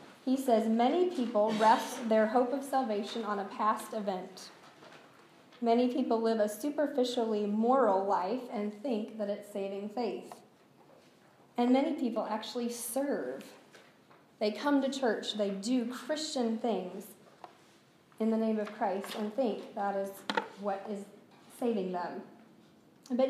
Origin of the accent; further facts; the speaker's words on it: Kansas, United States; I'm from Kansas, so we go back to Kansas